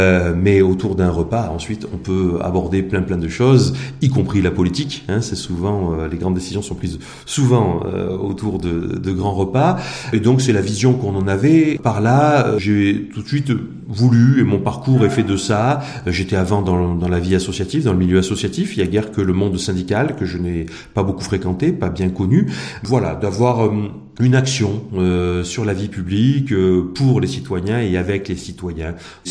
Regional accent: Provence-Alpes-Côte d'Azur, France; Il n'y a pas de village-rue chez nous en Provence.

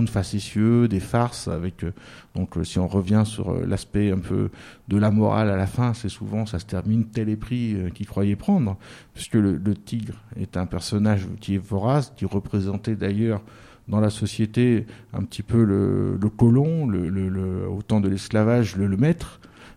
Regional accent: Brittany, France; quand j'ai grandi en Bretagne, et puis je me suis intéressé à la culture bretonne en me disant que c'était la culture de mon terroir, de mes racines.

